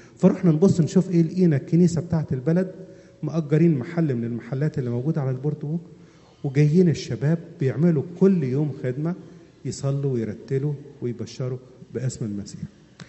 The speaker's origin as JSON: {"language": "Arabic", "country": "Egypt", "said": "زي ما عندنا في مصر أي واحد يحب يهرب يروح حتى يقولك إيه، أنا هروح القاهرة"}